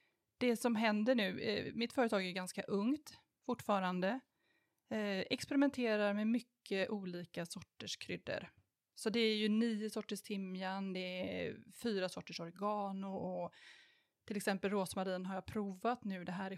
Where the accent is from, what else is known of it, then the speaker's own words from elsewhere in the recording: Färjestaden, Kalmar County, Sweden; Nej, jag kommer ifrån Färjestaden.